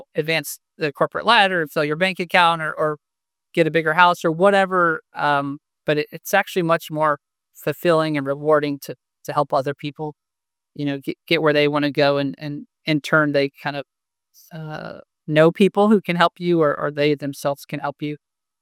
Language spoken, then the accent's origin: English; Indiana, United States; now in Indianapolis, United States; I'm from Northern Indiana originally, and didn't move too far south. I'm based out of Indianapolis now, but stayed local.